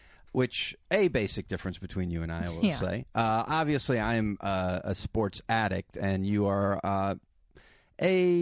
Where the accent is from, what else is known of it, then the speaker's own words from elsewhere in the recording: New York, United States; born there; I was born in New York.